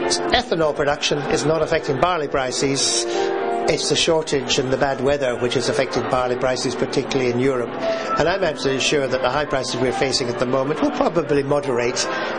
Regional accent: Edinburgh, Scotland, United Kingdom; So I decided on my first Christmas and New Year back in Edinburgh, which was my hometown

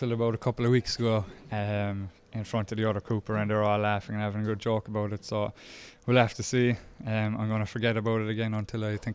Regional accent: Blarney, County Cork, Ireland; Blarney, out by Blarney Castle. So there's another bit of history there somewhere.

